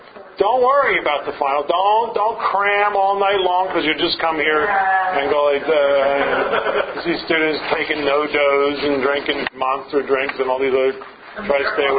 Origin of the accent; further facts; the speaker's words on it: Philadelphia, Pennsylvania, United States; I grew up in Philadelphia, South Philly, Rocky.